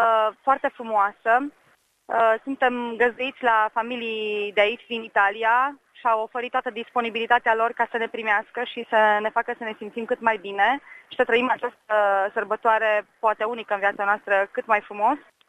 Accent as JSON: {"language": "Romanian", "town": "Oradea", "region": "Bihor County", "country": "Romania", "said": "din Oradea și împreună cu soțul meu am venit să participăm la această întâlnire mondială."}